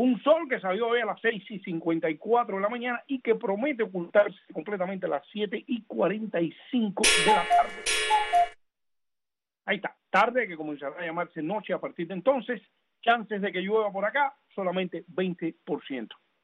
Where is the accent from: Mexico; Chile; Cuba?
Cuba; born there; desde que nací en Cuba.